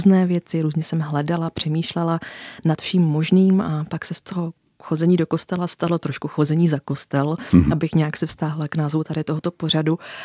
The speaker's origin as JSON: {"language": "Czech", "region": "Slovácko", "country": "Czechia", "tie": "born or raised there", "said": "Já jsem vyrostla na Slovácku, což je jedna z nejvíce religiózních oblastí v Česku"}